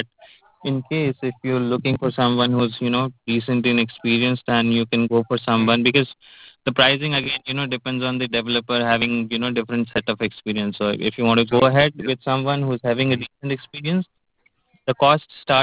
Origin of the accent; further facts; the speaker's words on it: India; Basically, I am from India.